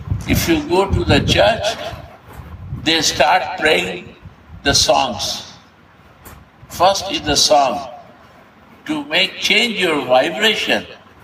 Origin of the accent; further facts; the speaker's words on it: India; You see, I'm an Indian, right? Hindu.